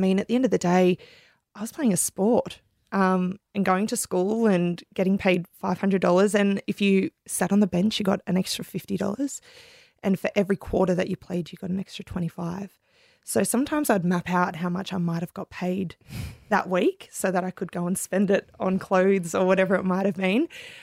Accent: Cronulla, New South Wales, Australia; Sydney, Cronulla. Yes.

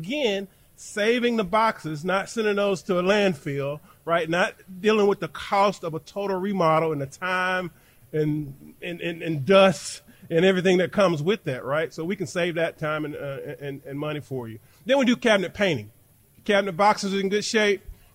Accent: Jackson, Mississippi, United States; So I grew up here in Jackson, right? So I've been in Mississippi my whole life.

